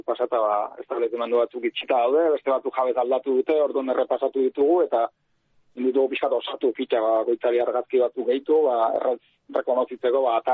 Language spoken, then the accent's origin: Basque; Navarre, Spain; now in San Sebastián, Spain; Nafarra naiz, baina Donosti mikina ez azken urtetan